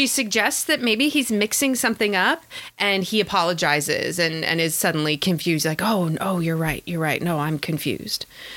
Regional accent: California, United States; obviously I grew up in California

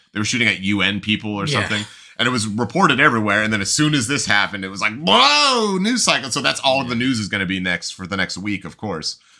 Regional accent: Sacramento, California, United States; But yeah, I'm from Sacramento, California, and I say kill them all, so.

